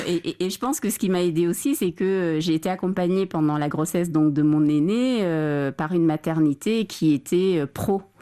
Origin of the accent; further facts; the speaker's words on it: Guinea; moi, je suis Peul de Guinée